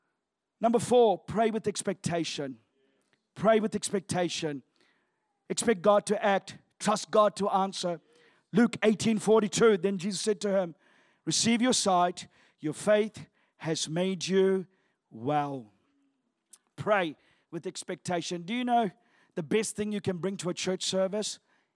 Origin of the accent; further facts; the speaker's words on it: Sri Lanka; I'm originally from Sri Lanka.